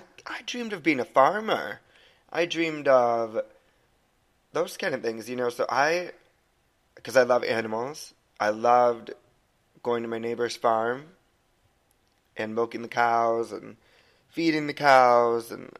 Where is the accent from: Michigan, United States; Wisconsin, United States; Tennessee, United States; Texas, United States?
Wisconsin, United States; Port Washington; also born or lived in Grafton, Wisconsin; So, I was born in Port Washington, Wisconsin on March 17th, 1987. I was born to two wonderful parents … I'm the oldest of four. And We lived in Grafton for a short period of time, and I went to Grafton Elementary School